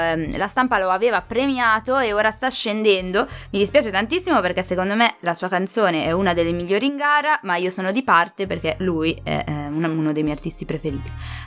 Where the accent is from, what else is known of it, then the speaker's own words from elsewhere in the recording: Sesto San Giovanni, Lombardy, Italy; sesto San Giovanni, che un po' mi dispiace perché è dalle mie parti